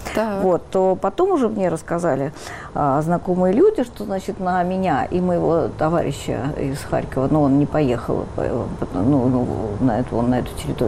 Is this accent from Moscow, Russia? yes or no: yes; Moscow, Russia; они знали, что я человек из Москвы